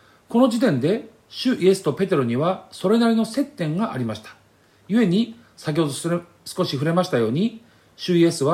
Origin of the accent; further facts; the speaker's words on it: Ibaraki, Japan; 海のある茨城で育ちました私は比較的よく海水浴に行きましたが